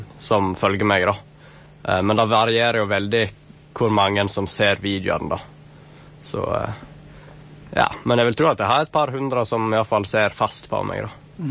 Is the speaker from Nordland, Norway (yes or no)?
no; Vestland, Norway; accent: Sogn dialect; Det er nok klart at det er ikke alle kanskje som skjønner dialekten min, men jeg tror det er for det meste positivt. Det virker så mange synes at sognadialekten er blant de fineste, faktisk.